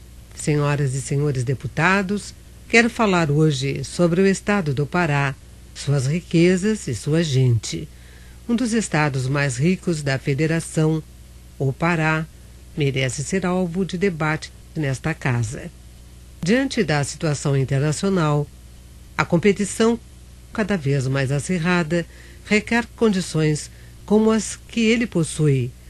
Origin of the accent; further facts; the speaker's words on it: Santarém, Pará, Brazil; born there; em Santarém, município onde eu nasci com muito orgulho